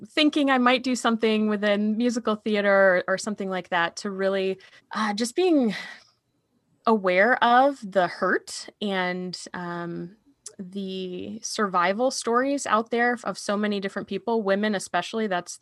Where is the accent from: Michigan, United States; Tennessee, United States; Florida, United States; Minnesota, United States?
Michigan, United States; I grew up in Michigan and, you know, I don't know, was the firstborn of my family.